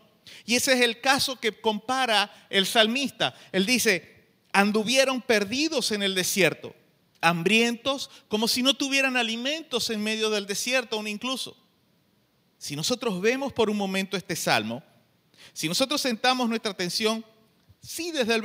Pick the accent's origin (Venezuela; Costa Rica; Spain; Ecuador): Venezuela; nosotros en nuestro caso somos venezolanos, porque nacimos en este país.